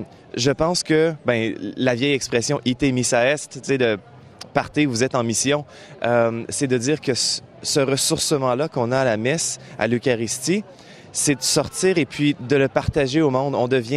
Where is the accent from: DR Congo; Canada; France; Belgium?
Canada; Quebec; en tant que Canadien-Français, en tant que Québécois